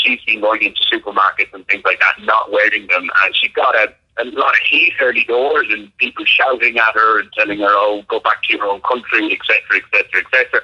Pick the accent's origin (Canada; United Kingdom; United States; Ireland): Ireland; And as an Irishman, I don't mind having a drink or two, no, as you might well know.